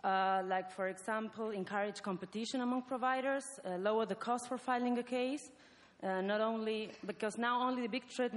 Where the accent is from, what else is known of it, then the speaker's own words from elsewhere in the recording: Argentina; English is a second language; I am a fellow from Argentina, from the ICANN Fellowship Program.